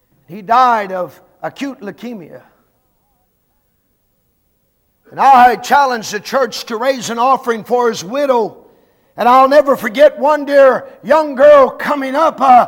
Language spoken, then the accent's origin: English; Greenville, South Carolina, United States; I'm from Greenville, South Carolina. It builds great Christians.